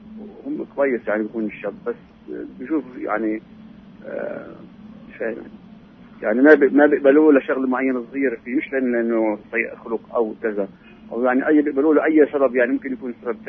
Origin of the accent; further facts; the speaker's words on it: Hebron, West Bank, Palestine; من الخليل.